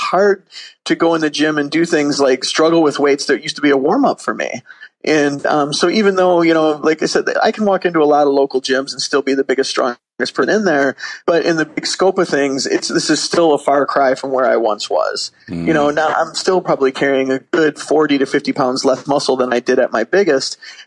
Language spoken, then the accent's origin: English; Michigan, United States; she's actually coming to Michigan this weekend to go to the premiere with me, near my hometown and with a whole bunch of my friends.